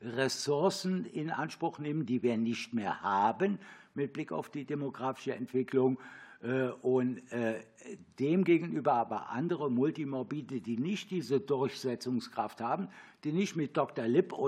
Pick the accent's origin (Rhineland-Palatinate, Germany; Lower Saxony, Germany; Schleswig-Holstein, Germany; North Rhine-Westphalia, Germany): Rhineland-Palatinate, Germany; ich komme vom Land, aus dem Westerwald, das merken Sie ja am bäuerlichen Auftreten